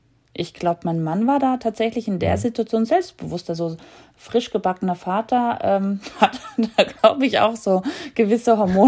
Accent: Germany; Also ich bin in Deutschland geboren, bin in Deutschland aufgewachsen.

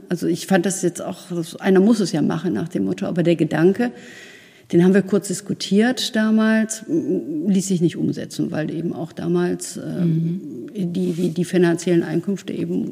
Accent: Cologne, North Rhine-Westphalia, Germany; Ich komme aus Köln

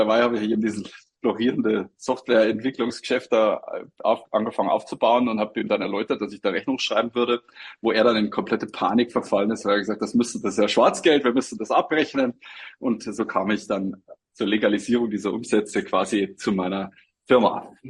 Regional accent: Bavaria, Germany; Ich komme aus dem Chiemgau, kannte natürlich den Marktpreis für so einen Programmierer nicht.

